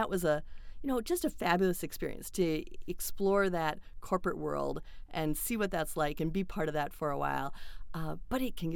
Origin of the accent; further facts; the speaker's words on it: Battle Lake, Minnesota, United States; I grew up on Otter Tail Lake, actually on a resort, and graduated from high school in Battle Lake.